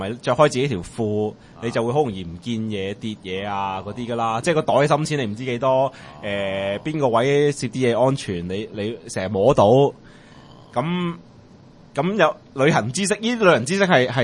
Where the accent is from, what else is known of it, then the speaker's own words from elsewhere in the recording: Hong Kong; 感覺到即係知道咩叫為之安全唔安全嘅操練㗎嘛，我哋香港人